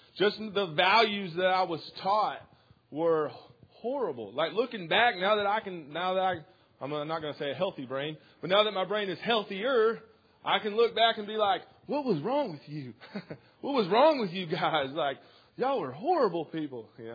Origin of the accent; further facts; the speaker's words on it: Waldron, United States; But anyway, I grew up in Waldron. Anybody here from Waldron?